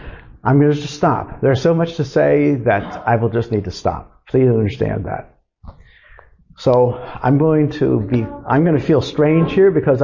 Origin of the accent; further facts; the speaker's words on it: Pennsylvania, United States; Okay, I grew up in Pennsylvania, west of Harrisburg, and we didn't have Amish people. I was a part of the old Mennonite people. So that's where I come from.